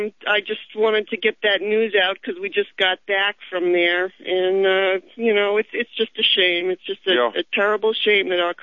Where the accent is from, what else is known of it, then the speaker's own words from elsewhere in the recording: Long Island, New York, United States; now in Brookfield, United States; Well, I'm originally from Long Island, so it's kind of convenient.